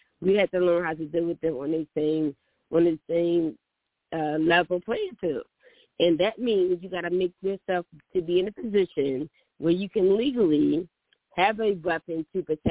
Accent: South Dakota, United States; I grew up in the South. I grew up in South Dakota, so I'm very knowledgeable.

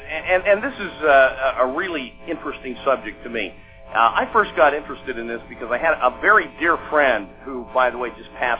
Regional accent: Logan, Utah, United States; born there; Hey, that's where I was born, man.

